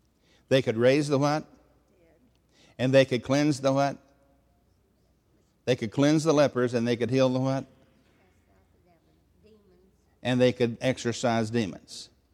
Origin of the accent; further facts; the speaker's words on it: Tennessee, United States; Because I am from Tennessee.